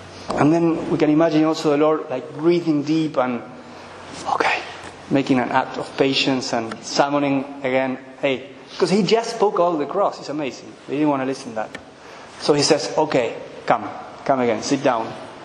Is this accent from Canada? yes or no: no; Argentina; I'm from Argentina, for those who don't know me … I have been serving here only for a couple of months.